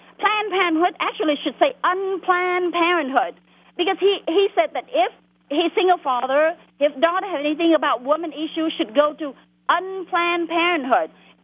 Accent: Vietnam; English is a second language; now in United States; I grew up in Vietnam. I came from Vietnam. I came from a communist country.

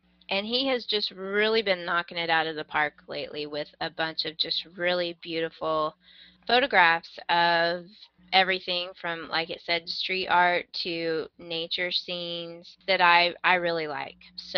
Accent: Texas, United States; I'm from Texas and I don't pronounce things very well.

